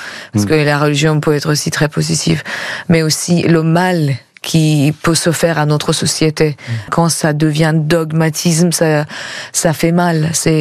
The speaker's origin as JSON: {"language": "French", "country": "Iran", "said": "Vous voyez, quand on vient d'Iran, les gens ont envie de savoir et nous on est obligés d'expliquer."}